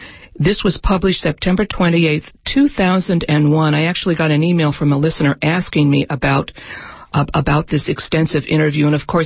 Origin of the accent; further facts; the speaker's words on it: Sonoma, California, United States; Thanks to James Seifers in Sonoma, my hometown.